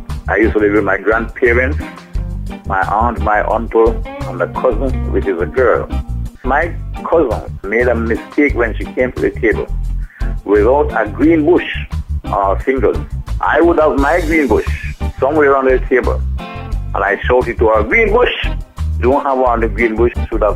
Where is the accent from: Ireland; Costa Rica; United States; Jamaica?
Jamaica; Mount Ogle; I'm from Mount Ogle.